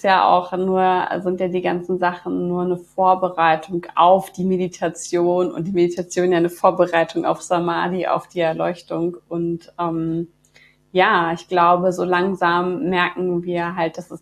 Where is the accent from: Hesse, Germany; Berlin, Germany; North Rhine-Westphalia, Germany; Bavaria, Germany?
North Rhine-Westphalia, Germany; Bonn; now in Bad Honnef, Germany; Ich komme aus Bonn und wohne auch in Bonn, beziehungsweise mittlerweile in Bad Honnef.